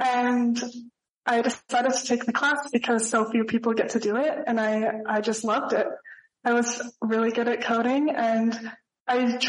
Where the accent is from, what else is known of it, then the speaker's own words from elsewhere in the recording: Bozeman, Montana, United States; I'm from Bozeman, Montana.